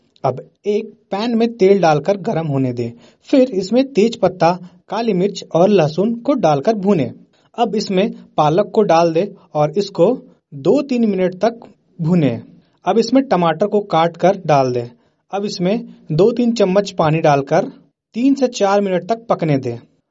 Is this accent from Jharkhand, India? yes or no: yes; Jharkhand, India; और मैं झारखंड रांची के नामकुम प्रखंड का रहने वाला हूँ। हमारे एरिया का पिन कोड है 83 40 10।